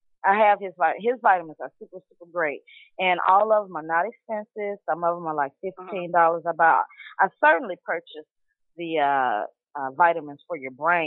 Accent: Memphis, Tennessee, United States; Dr. Sabi had a house where he sold his vitamins right in my hometown in Memphis, right on 3rd Street.

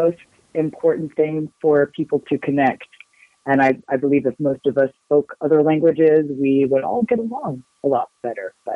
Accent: Oklahoma, United States; I'm from Oklahoma, and I became a director of a week-long bicycle tour in Oklahoma.

